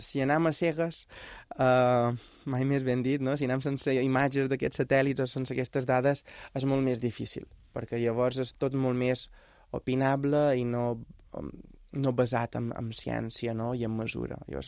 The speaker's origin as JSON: {"language": "Catalan", "region": "Balearic Islands", "country": "Spain", "said": "com a mallorquí, me sent en part responsable d'ajudar a generar aquest tipus d'oportunitats d'allà on jo venc"}